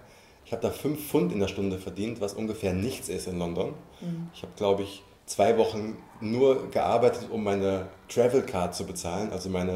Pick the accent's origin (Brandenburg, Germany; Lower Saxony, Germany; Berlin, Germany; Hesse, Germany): Hesse, Germany; Frankfurt; ich komme aus Frankfurt